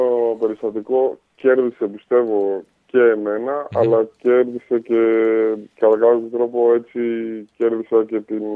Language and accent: Greek; Heraklion, Crete, Greece; Έχω γεννηθεί, βασικά έχω μεγαλώσει στο Ηράκλειο, καταγωγή μου από το Ρέθυμνο, από τα Μόλια. Αλλά έχω μεγαλώσει 16 χρόνια στο Ηράκλειο